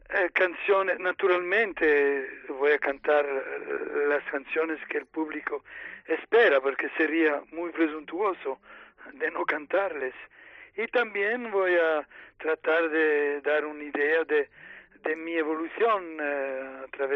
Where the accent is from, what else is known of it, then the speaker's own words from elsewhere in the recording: Belgium; also born or lived in Italy; Yo soy hasta ahora soy italiano. Mis padres se fueron a Bélgica cuando yo tenía 3 años, y Bélgica es mi patria de corazón también, y quizás en el futuro voy a pedir la nacionalidad belga también